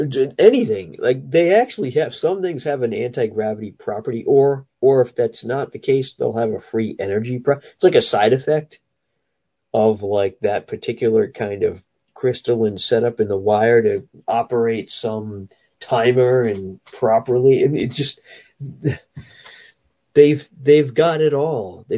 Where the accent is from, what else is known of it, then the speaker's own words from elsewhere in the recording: Providence, Rhode Island, United States; born there; And then I kind of thought it was, I wasn't sure if it was Cranston or Providence, because the hospital there is kind of on the line, kind of right near, at least one of the side roads cuts through the edge of Cranston, not Cranston. But it's definitely Providence.